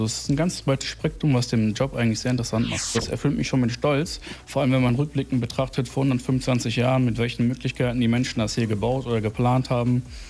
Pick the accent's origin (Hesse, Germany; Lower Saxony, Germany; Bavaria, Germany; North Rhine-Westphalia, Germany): North Rhine-Westphalia, Germany; Essen; born there; Ich bin ein gebürtiger Essener